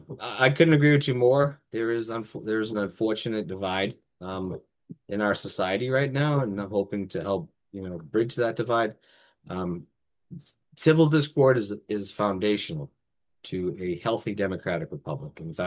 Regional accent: Watertown, Massachusetts, United States; now in Franklin, United States; in 1998, my wife Nicole and I moved to Franklin, actually from the city. She was from Rosendale, I was from Watertown, to set roots down here and start a family.

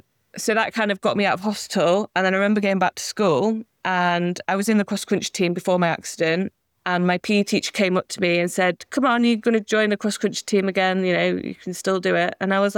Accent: Leeds, Yorkshire and the Humber, United Kingdom; My one big thing growing up in Leeds was I absolutely loved horses.

